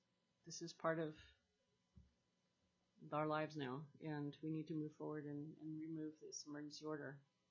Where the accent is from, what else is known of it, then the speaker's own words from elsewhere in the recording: Juneau, Alaska, United States; Juneau, Alaska